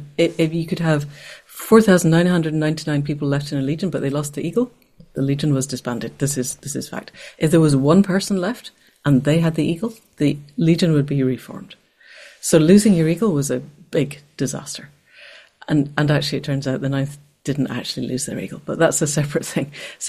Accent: Scotland, United Kingdom; I was born and brought up in Scotland.

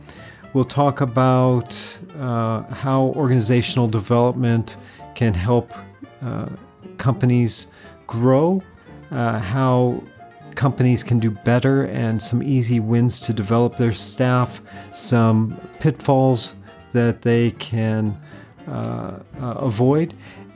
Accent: Denver, Colorado, United States; You were growing up in Kansas City, I in Denver.

